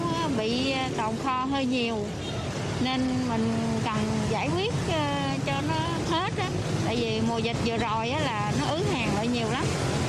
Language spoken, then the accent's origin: Vietnamese; Tam Nong, Dong Thap, Vietnam; now in Binh Duong, Vietnam; Từ ở Đồng Tháp tới quê em ở huyện Tam Nông, tỉnh Đồng Tháp. Em lên Bình Dương khoảng 15 năm rồi.